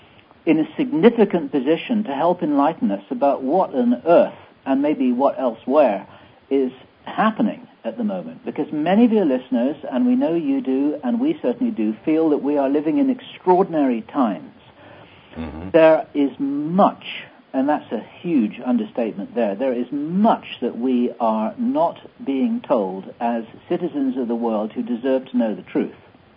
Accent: England, United Kingdom; And I'm the resident Englishman here, so I apologize to anyone who finds my accent rather weird.

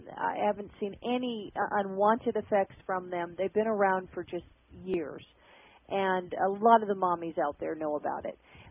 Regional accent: Alaska, United States; Remember, I'm from Alaska.

